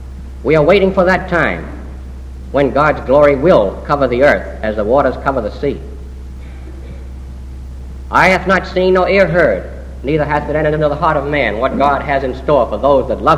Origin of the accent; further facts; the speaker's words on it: Richmond, Virginia, United States; born there; accent: Southern; That sounds like Southern accent, with you all. But it comes natural because, as you know, I was born in Richmond.